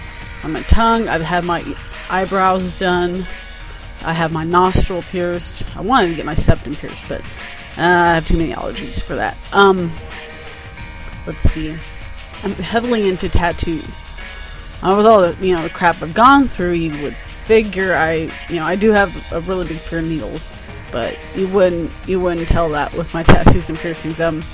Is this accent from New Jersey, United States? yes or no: no; California, United States; also born or lived in Van Nuys; now in Alamogordo, United States; I was born in California, Van Nuys. Lived in Ventura County for 13 years and then moved out here to Alamogordo.